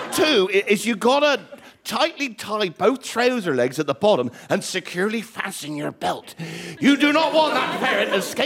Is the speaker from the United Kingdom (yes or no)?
yes; Lamorna, South West England, United Kingdom; I'm from Lamorna. I'm 53 years old